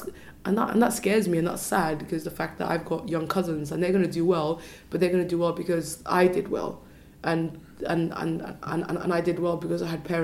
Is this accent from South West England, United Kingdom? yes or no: yes; Bristol, South West England, United Kingdom; so I'm from Bristol, and the idea of Colston Hall having to be renamed